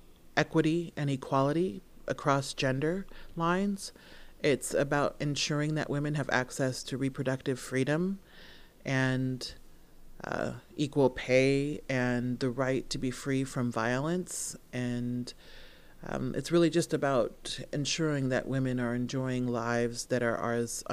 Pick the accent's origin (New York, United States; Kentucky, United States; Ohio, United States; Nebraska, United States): Nebraska, United States; and I grew up in Nebraska, so, you know, I don't know that I had the most diverse reading.